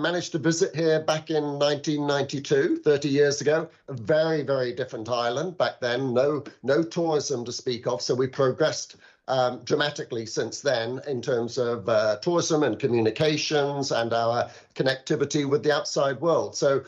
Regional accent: Yorkshire and the Humber, United Kingdom; I am from Yorkshire originally.

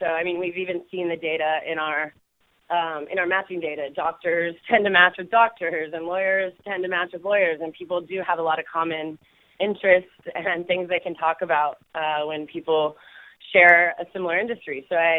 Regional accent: California, United States; especially I'm from Silicon Valley, I would say me and most of my friends who start companies are pretty poor.

